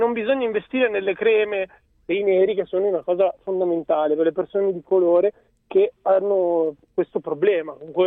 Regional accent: Ravenna, Emilia-Romagna, Italy; born there; sono nato a Ravenna, parlo così, sono nero.

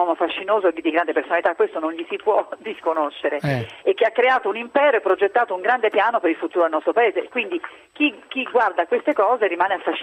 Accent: Margherita di Savoia, Apulia, Italy; Dove il mio paese si chiama Margherita di Savoia.

